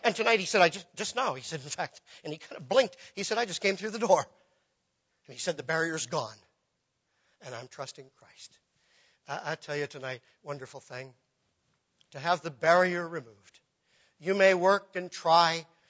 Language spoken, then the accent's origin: English; United States; I'm an American, I can say that.